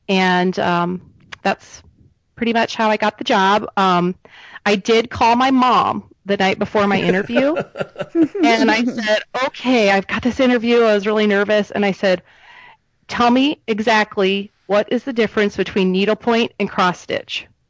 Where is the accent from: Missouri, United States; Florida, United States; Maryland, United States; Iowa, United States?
Iowa, United States; Well, growing up in Iowa, I feel like that could have been me.